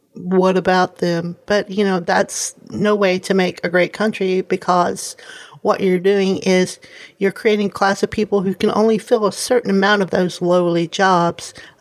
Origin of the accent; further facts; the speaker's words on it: United States; But as an American, I'm totally in some more of someone like Amazon's camp